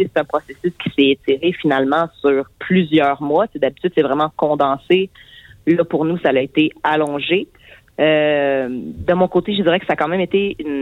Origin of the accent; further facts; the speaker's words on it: Quebec, Canada; la musique populaire que je viens de la Beauce aussi